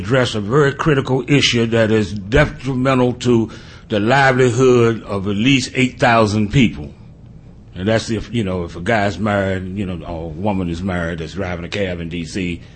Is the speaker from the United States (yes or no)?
yes; United States; Now, I'm an American driver.